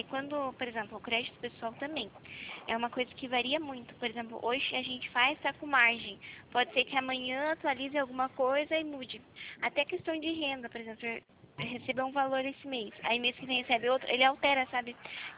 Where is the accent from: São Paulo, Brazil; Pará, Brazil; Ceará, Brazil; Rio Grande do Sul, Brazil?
São Paulo, Brazil; Itapetininga; Eu sou do estado de São Paulo. Eu sou daqui de Itapetininga. Por isso que meu DDD é 15, é diferente. Até o jeito de eu falar, né? O sotaque.